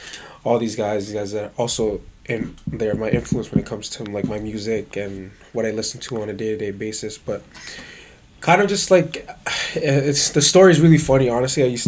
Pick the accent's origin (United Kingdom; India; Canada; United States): Canada; North York, Ontario; So, I grew up in North York area.